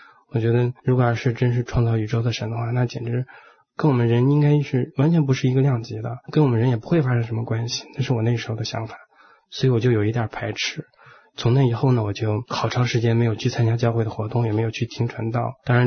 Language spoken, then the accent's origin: Chinese; China; 你知道我们也都是从大陆的文化背景出来的。